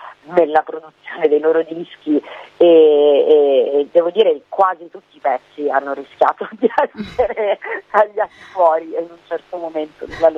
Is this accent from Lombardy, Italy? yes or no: no; Palermo, Sicily, Italy; una comune produttiva a Palermo, cioè nella mia città natale